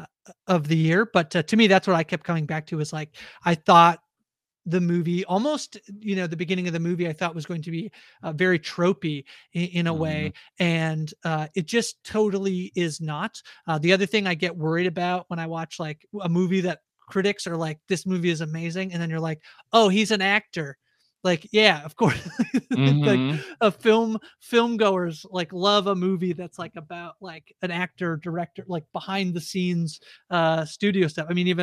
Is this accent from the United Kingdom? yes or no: yes; Liverpool, North West England, United Kingdom; Yes, I'm from Liverpool